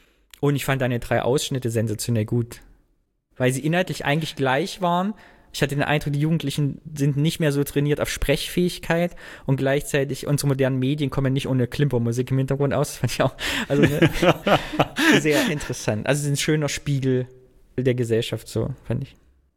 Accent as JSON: {"language": "German", "region": "Thuringia", "country": "Germany", "said": "es ist in Südthüringen. Mir geht also wieder das Herz auf, aus meiner Heimat."}